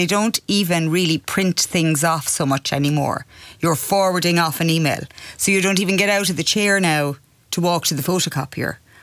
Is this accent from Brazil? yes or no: no; Munster, Ireland; I was born and raised in Tipperary and went to a convent school